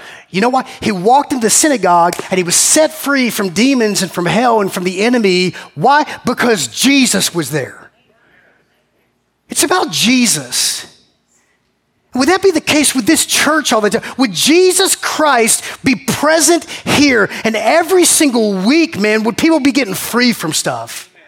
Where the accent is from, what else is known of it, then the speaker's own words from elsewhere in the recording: Macon, Georgia, United States; I'm having a flashback of 1997 youth group, a Baptist kid growing up in Macon, man.